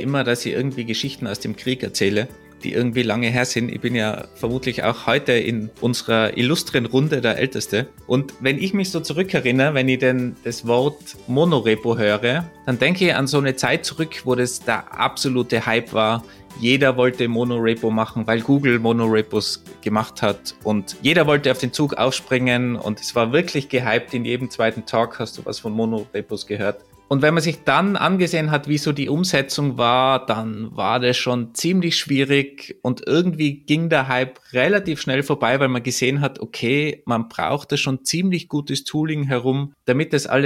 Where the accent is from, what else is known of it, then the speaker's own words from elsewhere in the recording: Tyrol, Austria; Ich komme ja aus Tirol